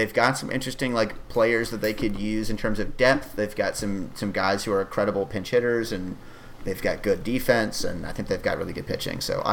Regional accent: Atlanta, Georgia, United States; Yep. My hometown boys. I think Atlanta's roster is a lot better than most national coverage guys think it is.

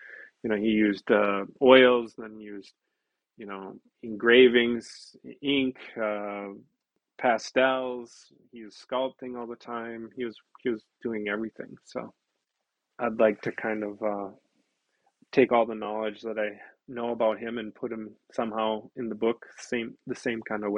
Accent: United States; comic books, even for me being an American, I'm used to the system of people wanting it every month

